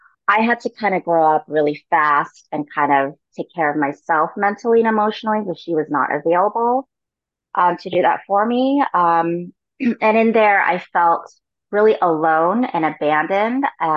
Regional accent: California, United States; To start with my backstory, I grew up in California. My mom was a single mom.

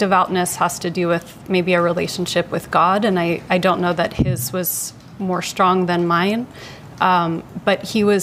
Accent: Coral Springs, Florida, United States; I'm from Coral Springs, Florida.

